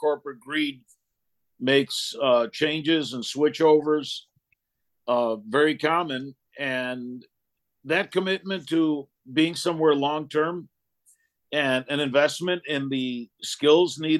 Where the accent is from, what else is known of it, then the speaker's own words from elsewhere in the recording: Chicago, Illinois, United States; born there; I was born in Chicago. My parents are immigrants from Pakistan.